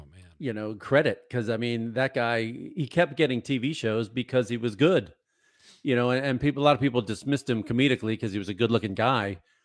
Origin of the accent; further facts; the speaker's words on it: Wisconsin, United States; born there; Help me out, because I was born in Wisconsin.